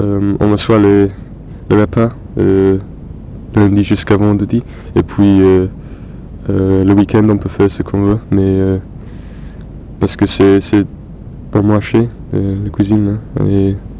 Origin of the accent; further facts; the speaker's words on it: Bletchley, South East England, United Kingdom; French is a second language; Je viens de Bletchley, c'est 70 km au nord de Londres, c'est une petite ville.